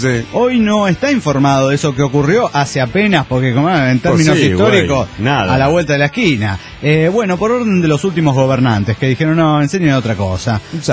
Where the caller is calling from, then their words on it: Guadalajara, Jalisco, Mexico; de Guadalajara, Jalisco, México.